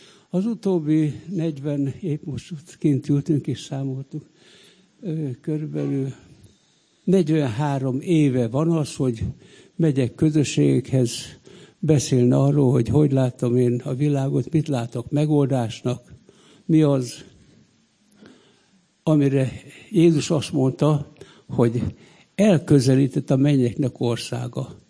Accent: Kondoros, Békés, Hungary; born there; Tehát 38-ban születtem Kondoroson, ahol édesapám evangélikus lelkész volt.

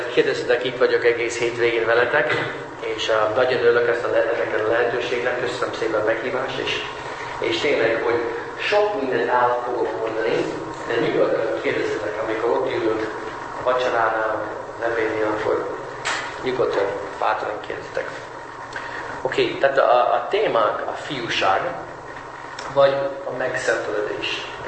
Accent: United States; moved away as an adult; now in Hungary; Eredetileg Amerikából jöttem. Ott nőttem fel, ott jártam egyetemre. De az apukám, ő magyar … Eredetileg az apukám mezőkövesdi. Tehát Matyóföldi. Matyóföldön származik.

